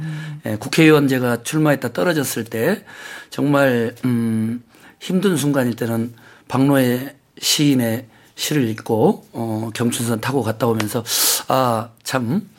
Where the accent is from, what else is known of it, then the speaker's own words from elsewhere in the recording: Gwangju, South Korea; 저는 광주입니다.